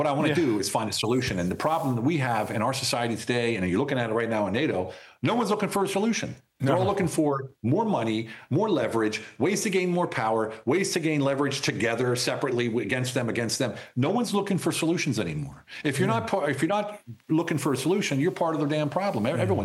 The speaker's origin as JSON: {"language": "English", "country": "United States", "said": "I'm an American for the people, you know, by the people."}